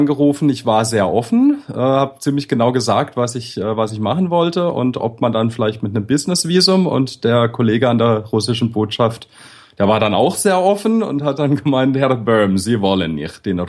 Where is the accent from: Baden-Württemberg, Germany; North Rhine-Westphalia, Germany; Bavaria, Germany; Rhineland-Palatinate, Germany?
Baden-Württemberg, Germany; Bad Krozingen; In Bad Krozingen, das ist südlich von Freiburg.